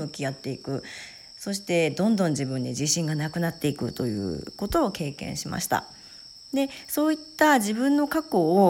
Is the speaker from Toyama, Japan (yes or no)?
yes; Toyama, Japan; born there; 私1974年富山県生まれなんですけども